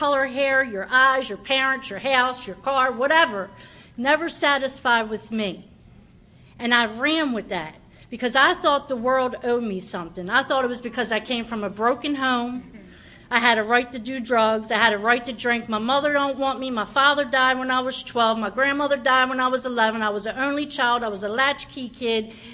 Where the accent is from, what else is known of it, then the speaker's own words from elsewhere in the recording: Baltimore, Maryland, United States; I'm from Baltimore.